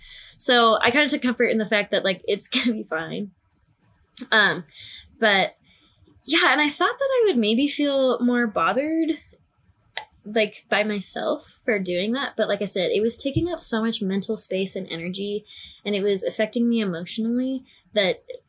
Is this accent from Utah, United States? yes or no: yes; Orem, Utah, United States; So, you know, I was like, oh yeah, I'm from Orem, whatever.